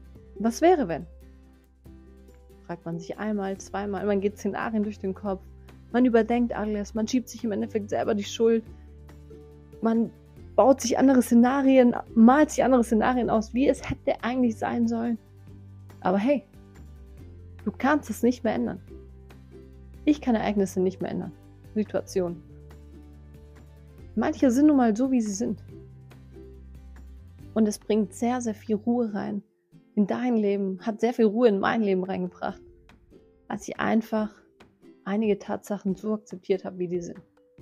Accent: Greece; Ich komme ursprünglich aus Griechenland. Und jetzt bin ich wieder back

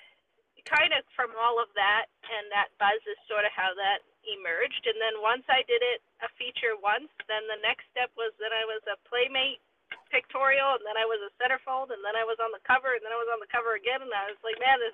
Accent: Portland, Maine, United States; born there; So I lived in, I was born in Portland. But my parents, my mother's from Scarborough and my father is from Sanford.

